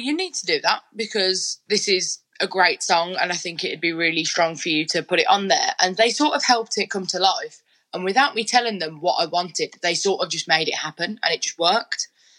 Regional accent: Birmingham, West Midlands, United Kingdom; I was actually a little bit concerned because I'm from Birmingham. I don't know Bristol at all.

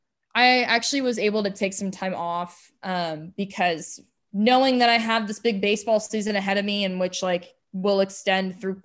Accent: Fort Worth, Texas, United States; But like, I grew up in Fort Worth, and right. Like, my brother lives in Houston.

